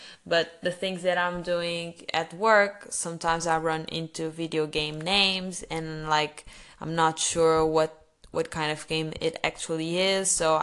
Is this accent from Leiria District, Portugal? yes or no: yes; Batalha, Leiria District, Portugal; now in Lisbon, Portugal; will stay here in Lisbon, and the following weekend I will probably, not probably, I know I will go to my hometown, Batalha, because I have physiotherapy